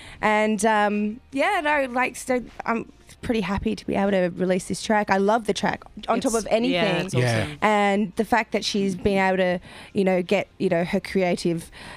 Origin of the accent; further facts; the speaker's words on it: Australia; accent: Australian; moved away; I'm as Aussie as can be.